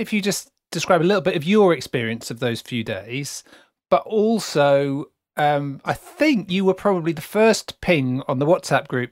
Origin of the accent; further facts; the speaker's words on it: United Kingdom; accent: British; That's because of my beautiful British accent that was just wowing everybody.